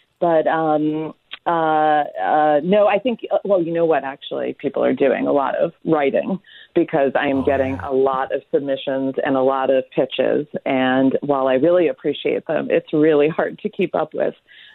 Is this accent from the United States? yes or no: yes; New York, United States